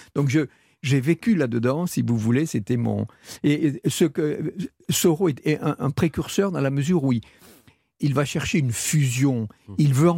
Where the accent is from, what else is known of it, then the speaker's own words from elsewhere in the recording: Vielmur, Occitanie, France; je suis né à Vielmur dans le Tarn, village tout petit, et derrière chez moi il y avait les champs.